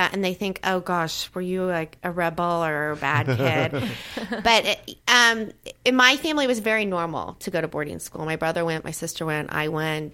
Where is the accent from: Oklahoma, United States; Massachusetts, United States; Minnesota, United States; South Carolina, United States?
Oklahoma, United States; Tulsa; But Tulsa's a great place. It's a small tow